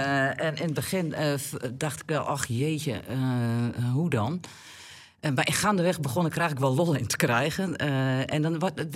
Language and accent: Dutch; Exloo, Drenthe, Netherlands; Nou ja, ik ben opgegroeid in Exlo, een dorpje boven Immen.